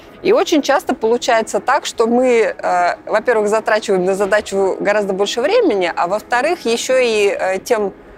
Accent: Kemerovo, Kemerovo Oblast, Russia; Я из Кемерово.

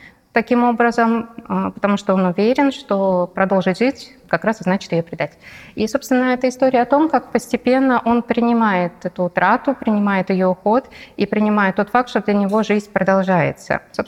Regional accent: Novosibirsk, Novosibirsk Oblast, Russia; Я писательница из Новосибирска.

